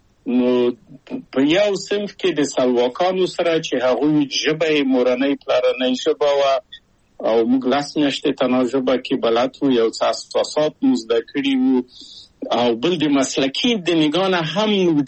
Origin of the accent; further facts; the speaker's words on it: Kabul, Afghanistan; moved away as an adult; also born or lived in Czechoslovakia; او زه له کابل په یو دولتي بورس چکسلواکیا ته راغلم.